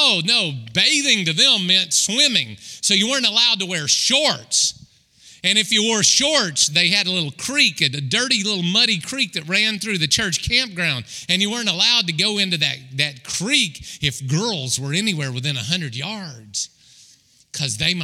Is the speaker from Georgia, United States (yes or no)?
no; Oklahoma, United States; I grew up in Oklahoma, but I went to church in Arkansas.